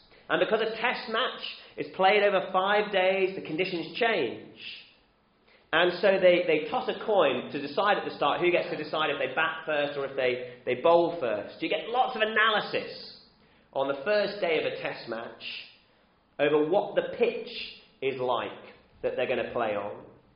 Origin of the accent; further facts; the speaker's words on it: England, United Kingdom; But I'll make a confession to you as an English football supporter.